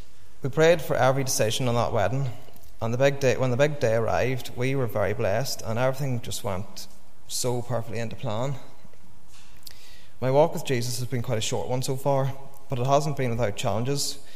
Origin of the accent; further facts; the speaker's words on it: Florence Court, Northern Ireland, United Kingdom; I grew up outside Enniskillen in a small village called Florence Court.